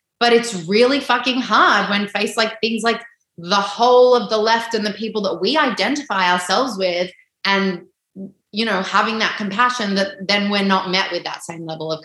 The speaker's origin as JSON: {"language": "English", "country": "Australia", "said": "We are Australian. We are living on this land. This is our battle."}